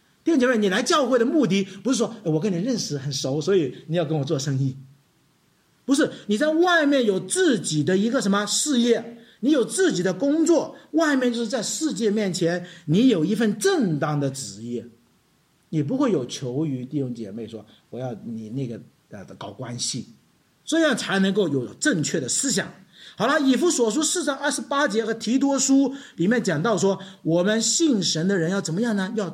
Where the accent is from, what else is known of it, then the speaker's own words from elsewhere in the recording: China; 在西方我们中国人是什么，握手